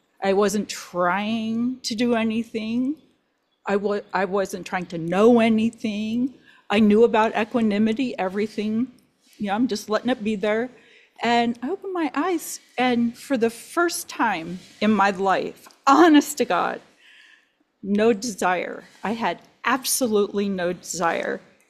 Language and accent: English; Denver, Colorado, United States; As you can see, I'm in a sunny place, and that's Arizona, but I'm from Denver.